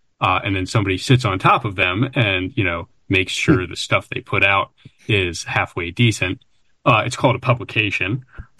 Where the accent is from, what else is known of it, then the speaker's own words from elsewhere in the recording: Maryland, United States; So I'm from Maryland